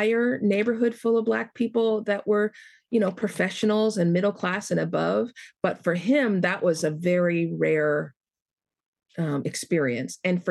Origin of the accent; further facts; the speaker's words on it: Whittier, California, United States; Well, I was born in Whittier. All of us, you know, grew up there. I went, my first semester of college was at USC. So LA is my hometown. It will always be my hometown.